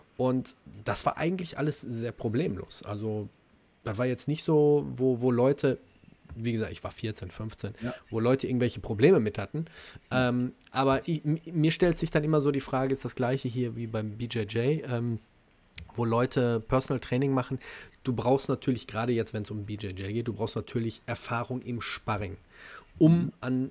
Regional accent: Gelsenkirchen, North Rhine-Westphalia, Germany; Gelsenkirchen

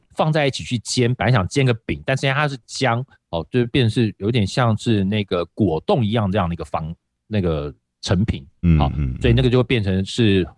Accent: Keelung, Taiwan; born there; 因为我在基隆出生的

